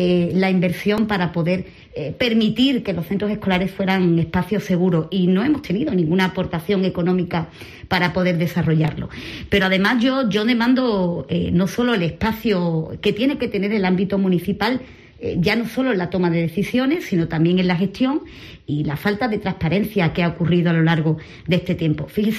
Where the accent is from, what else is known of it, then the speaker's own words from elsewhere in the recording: Andalusia, Spain; Algo habrá que decir de mi tierra. Bueno, pero yo creo que afortunadamente la provincia de Cádiz es un casi paraíso donde puedes disfrutar en cualquier época del año, cualquier parte de la población.